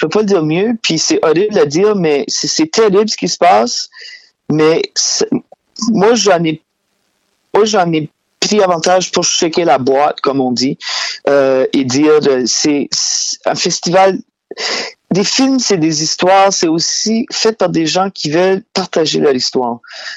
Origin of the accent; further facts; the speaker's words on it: Shediac, New Brunswick, Canada; comme vous avez vu avec mon accent. Moi, je viens du Nouveau-Brunswick, je viens de Shediac.